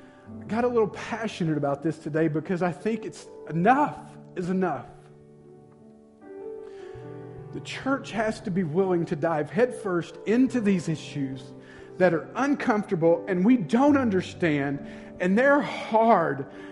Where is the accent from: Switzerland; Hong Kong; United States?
United States; the South; But you know, I'm old school. I grew up in the South as a Baptist.